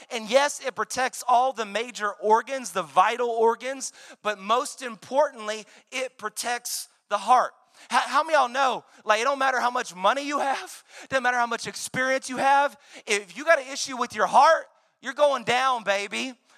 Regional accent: Dallas, Texas, United States; I'm from Dallas. A lot of you know that, so forgive me.

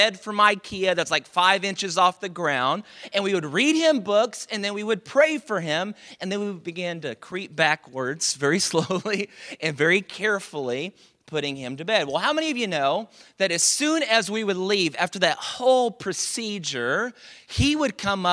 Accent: Dallas, Texas, United States; now in Houston, United States; I was born and raised in Dallas, so I'm a Cowboys fan, but I am learning to love the Texans.

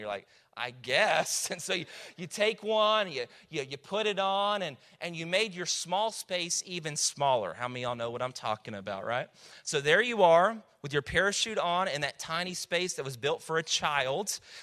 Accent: Texas, United States; we're from Texas, so we say Dr. Pepper, right?

